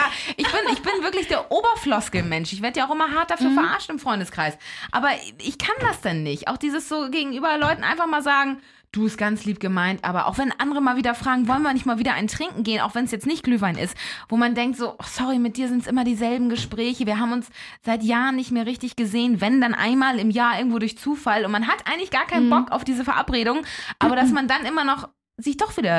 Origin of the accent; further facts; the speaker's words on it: Elmshorn, Schleswig-Holstein, Germany; in meiner Heimat Elmshorn, im Elmshorner Stadttheater.